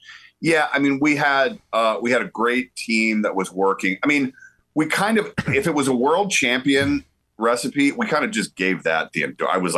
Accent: the South, United States; I mean, I'm from the South, right? So, like, grew up going to the University of Georgia.

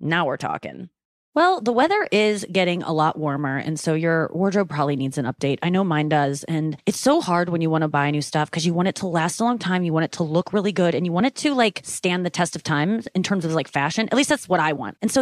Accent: United States; Except the me, because I'm an American.

